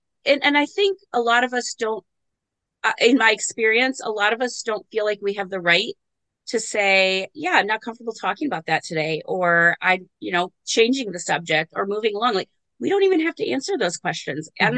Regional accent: United States; So I celebrate Mother's Day because I'm American. I'm here.

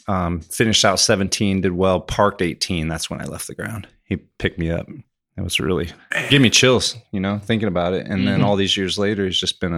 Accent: Midwest, United States; But I'm from the Midwest. We play in all kinds of conditions.

